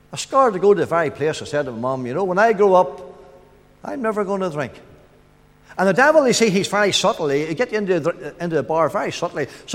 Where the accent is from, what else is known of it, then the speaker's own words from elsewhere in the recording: Glenan, Northern Ireland, United Kingdom; I'm from Glenan, near Market Hill.